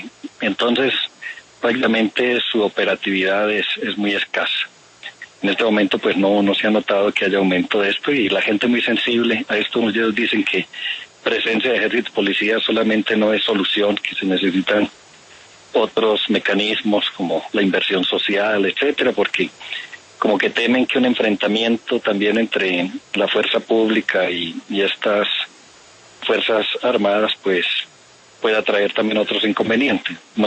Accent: Antioquia, Colombia; now in Ocaña, Colombia; Yo soy incluso del interior del país, yo soy de Antioquia, llevo 4 años aquí en Ocaña como obispo

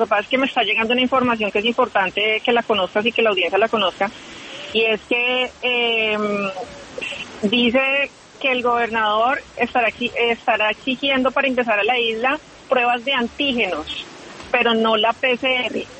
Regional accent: San Andrés, San Andrés y Providencia, Colombia; nosotros los que somos de San Andrés, los raizales

